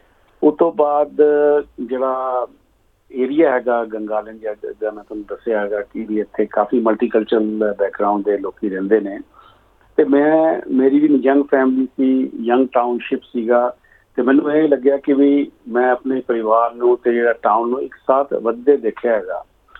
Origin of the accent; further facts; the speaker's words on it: Chandigarh, India; moved away as an adult; now in Melbourne, Australia; ਮੈਂ ਚੰਡੀਗੜ੍ਹ ਤੋਂ ਹੈਗਾ, ਮੈਂ ਆਪਣੀ ਪੜ੍ਹਾਈ ਸਾਰੀ ਚੰਡੀਗੜ੍ਹ 'ਚ ਕੀਤੀ ਹੈ, ਅਤੇ ਉਸ ਤੋਂ ਬਾਅਦ 1989 'ਚ ਮੈਂ ਚੰਡੀਗੜ੍ਹ ਤੋਂ ਮੈਲਬਨ ਆਇਆ ਸੀਗਾ ਪਹਿਲੇ